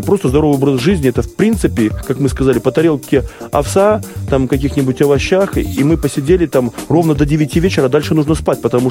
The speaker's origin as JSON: {"language": "Russian", "country": "Belarus", "said": "Тяжело поднимаемся мы, белорусы."}